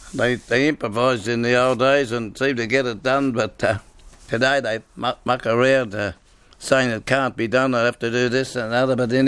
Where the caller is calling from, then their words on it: Glenbrook, New South Wales, Australia; I'm talking from Glenbrook in the Blue Mountains, and I'm just going to give a few of my memories to be recorded here.